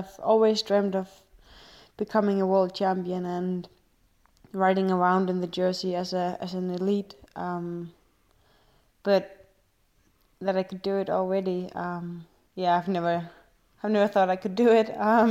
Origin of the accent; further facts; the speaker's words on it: Denmark; I was the leader from Denmark.